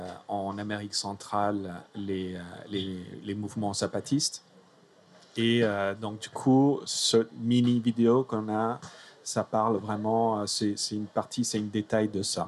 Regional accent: Italy; French is a second language; Moi, je suis italien.

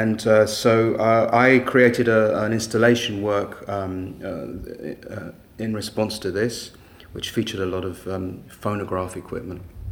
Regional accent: London, United Kingdom; I'm a musician from London.

